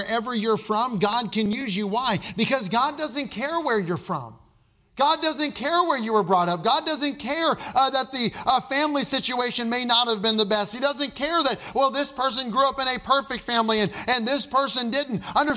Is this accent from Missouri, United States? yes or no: yes; Brandsville, Missouri, United States; I'm from Brandsville, Missouri, Southeast Missouri. I'm sure everybody's heard of Brandsville. It's a pretty big place. It's got 153 people that's living in it.